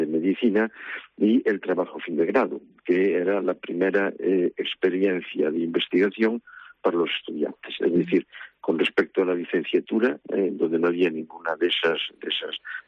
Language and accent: Spanish; Santiago de Compostela, Galicia, Spain; Sí, la estudié aquí en Santiago, sí, yo soy natural de Santiago.